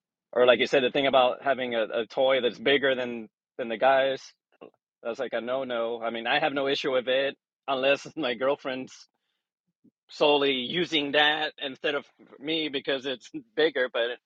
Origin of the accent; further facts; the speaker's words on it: United States; maybe because I'm a American, nice Latino is different.